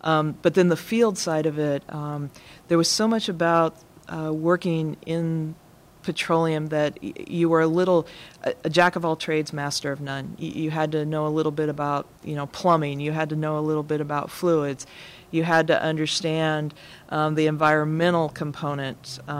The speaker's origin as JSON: {"language": "English", "region": "Wyoming", "country": "United States", "tie": "born or raised there", "said": "I grew up in Wyoming, and I grew up around oil fields."}